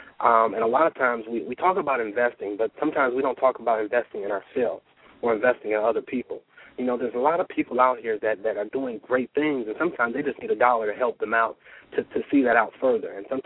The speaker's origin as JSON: {"language": "English", "town": "Detroit", "region": "Michigan", "country": "United States", "said": "You know, I'm from Detroit, so I've seen some down times"}